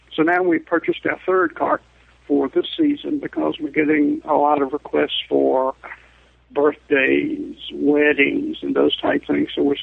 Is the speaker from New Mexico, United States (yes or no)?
no; Lynchburg, Virginia, United States; moved away as an adult; now in Indianapolis, United States; I came to Indianapolis. I'm originally from Lynchburg, Virginia, and my family had a hot dog business there in Lynchburg for 45 years before I came to Indianapolis on business.